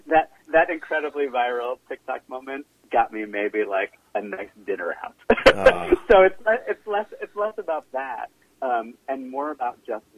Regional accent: Baltimore, Maryland, United States; I grew up in Baltimore, Maryland, mm-hmm.

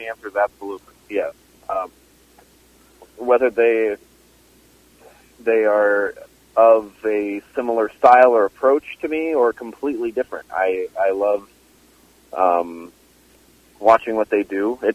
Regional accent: California, United States; Yeah, I grew up in Southern California, hours away from L.A., but I did grow up in California.

